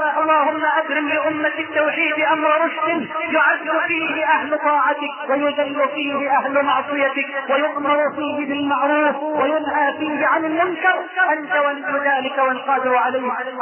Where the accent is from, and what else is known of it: Egypt